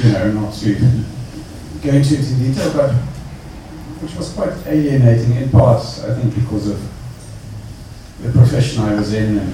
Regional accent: South Africa; moved away as an adult; The outlines of my biography, I spent my youth in South Africa, and then I left the country to study elsewhere

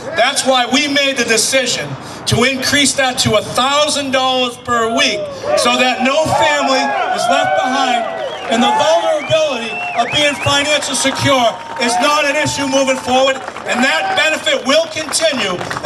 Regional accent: Boston, Massachusetts, United States; Now, I grew up in Boston, and there was always conflict somewhere.

